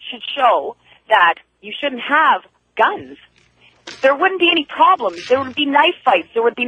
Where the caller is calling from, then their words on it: Toronto, Ontario, Canada; I'm calling from Toronto, Canada.